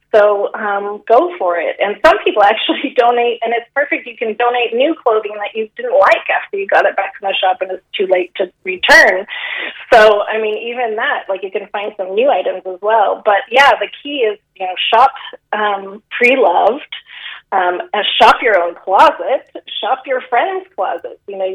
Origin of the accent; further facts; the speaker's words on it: San Francisco, California, United States; now in Galway, Ireland; I'm from San Francisco.